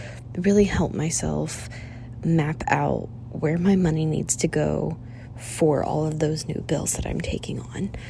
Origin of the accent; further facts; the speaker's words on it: Pennsylvania, United States; I'm from Pennsylvania. I'm 23 years old, and a few months ago, I bought a house.